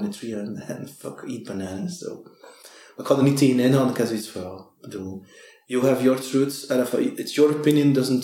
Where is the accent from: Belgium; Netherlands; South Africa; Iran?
Belgium; Flanders; accent: West Flemish; moved away as an adult; also born or lived in Brussels / Leuven; Maar ik heb wel de tongval, maar mezelf beschouw ik niet als de klassieke West-Vlaming.